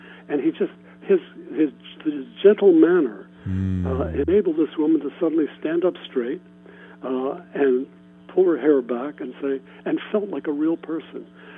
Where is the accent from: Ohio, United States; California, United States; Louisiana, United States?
Ohio, United States; I grew up in Ohio. But I went to college at Columbia, just a few blocks away from where you are.